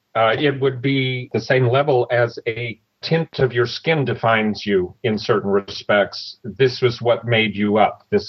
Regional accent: Kaysville, Utah, United States; Growing up in Kaysville, the only way I can describe it is it was a Mayberry-esque type of life.

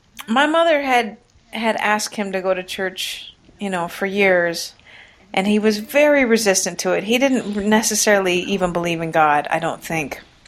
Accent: Washington, United States; I grew up in the foothills of the Cascade Mountains in Washington State.

